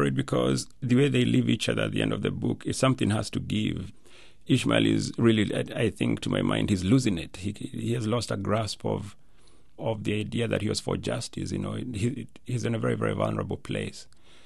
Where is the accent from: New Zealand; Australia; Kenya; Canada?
Kenya; now in United States; I grew up in Kenya. My parents are Kenyan. My nationality really is Kenyan. And then I came to the U.S., and at some point I had to realize, wow, I've been in the U.S. now longer than I lived in Kenya.